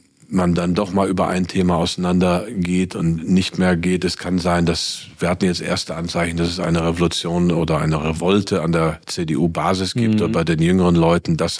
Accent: Germany; Ich habe irgendwann gemerkt, ich bin Deutscher, so, und dann bleibe ich auch.

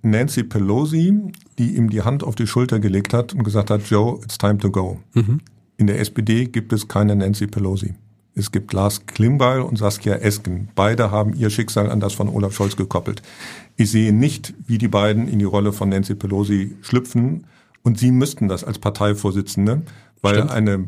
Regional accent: Hamburg, Germany; Sie sind Hamburger, ich bin Hamburger, wir kennen den schon ein paar Jahre.

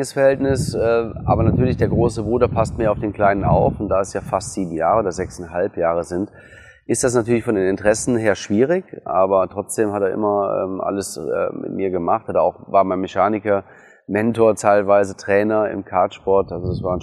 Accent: Hürth, North Rhine-Westphalia, Germany; born there; Nein, ich bin in Hürth geboren. Also wir sind damals Hürth-Mülheim, um genau zu sein. Dann von da aus noch ein paar andere Dörfer rumherum. Und hier bin ich mit dem sechsten Lebensjahr sind wir hier eingezogen.

